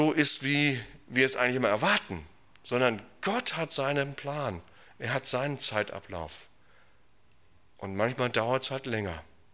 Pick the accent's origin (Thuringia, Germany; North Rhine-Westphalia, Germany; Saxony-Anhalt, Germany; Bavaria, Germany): North Rhine-Westphalia, Germany; Moers; also ich komme aus Moers, das liegt bei Duisburg, das sind ungefähr 2,5 Stunden Fahrtweg.